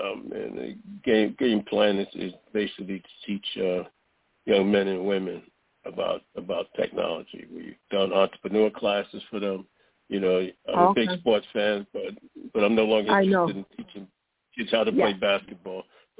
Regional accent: New York City, New York, United States; when I was growing up, you know, growing up in East Harlem, we used to always, especially summertime, we'd go over to Ward's Island

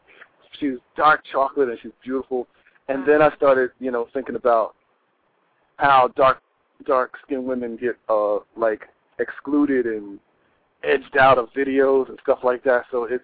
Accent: New Brunswick, New Jersey, United States; Yeah, born and raised in New Brunswick, New Jersey. I've been doing music most of my life.

